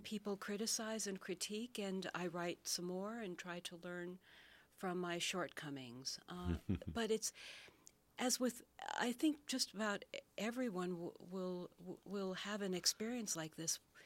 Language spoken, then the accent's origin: English; East Coast, United States; first language Yiddish; English is a second language; Well, I grew up in fairly extreme poverty. My first language was not English. And it was Yiddish. I'm an East Coast kid.